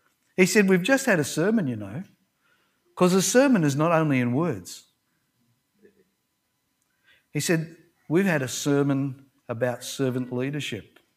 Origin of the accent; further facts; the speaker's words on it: Australia; But being good Aussie blokes, we know how to do a good barbecue, right?